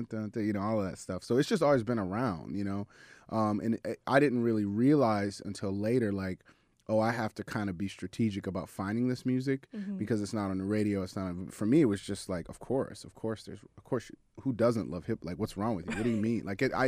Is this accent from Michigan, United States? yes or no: yes; Detroit, Michigan, United States; also born or lived in Chicago, United States; I grew up in the Detroit area, city and suburbs, and also spent a lot of time in Chicago. And for me, you know, I was born in 77.